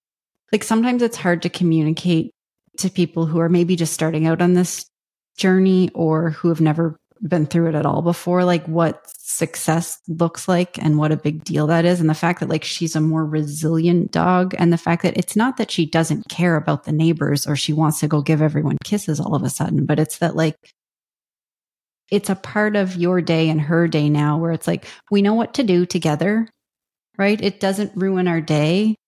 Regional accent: Canada; We're Canadian.

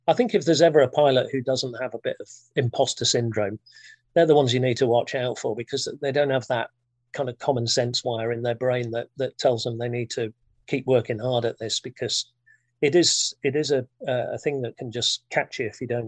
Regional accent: Thirsk, Yorkshire and the Humber, United Kingdom; So at about 6 or 7 years old, I think every person growing up in Thirsk harbored this desire to be a vet.

